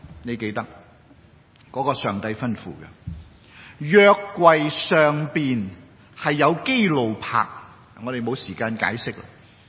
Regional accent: China; 咁唔系，我哋中国人先至系8月15日中秋嘅啫，系嘛？

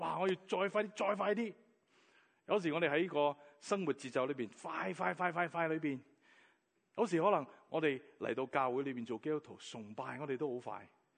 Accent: Hong Kong; 身为一个香港人之中嘅香港人咧，我哋觉得对自己好骄傲。

